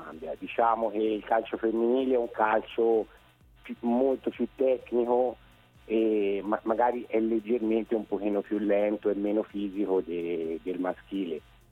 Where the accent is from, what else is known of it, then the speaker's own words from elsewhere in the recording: Siena, Tuscany, Italy; Certo, io vedo e sento, essendo senese, poi parecchio attaccamento al femminile